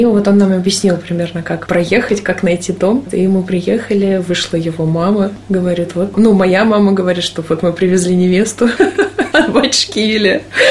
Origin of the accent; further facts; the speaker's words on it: Moscow, Russia; Я сама из Москвы.